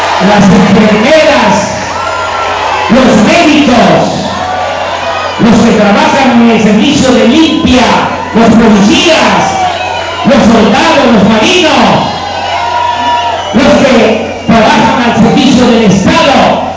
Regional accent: Tepetitán, Tabasco, Mexico; yo soy de un pueblo más pequeño que Martínez de la Torre. Mi pueblo ni siquiera es cabecera municipal. Se llama Tepetitán, pertenece al municipio de Macuspán.

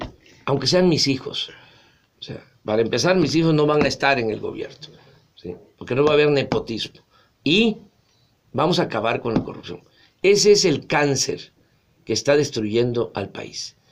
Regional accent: Tabasco, Mexico; tengo encuestas en nuestro querido estado de Tabasco. Aquí en mi tierra, en mi agua.

